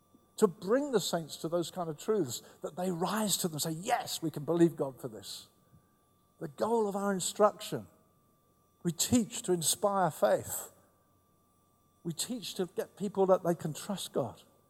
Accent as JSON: {"language": "English", "town": "Brighton", "region": "South East England", "country": "United Kingdom", "tie": "born or raised there", "said": "When we first tried to get a warehouse that we meet in my hometown of Brighton"}